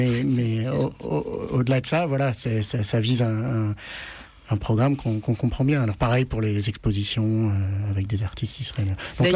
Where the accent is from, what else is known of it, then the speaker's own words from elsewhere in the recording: France; nous, en tant que Français, qu'on est très content qu'un pays boycotte l'État français